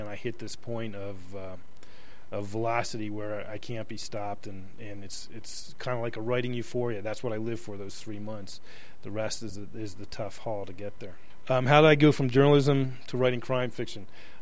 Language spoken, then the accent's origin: English; Florida, United States; now in Los Angeles, United States; I grew up in Florida. I worked in Florida as a journalist before I went to Los Angeles as a journalist.